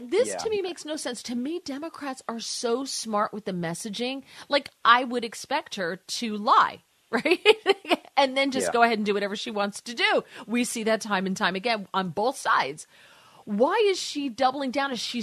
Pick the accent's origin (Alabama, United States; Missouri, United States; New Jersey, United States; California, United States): New Jersey, United States; And I live in New Jersey, born and raised in New Jersey.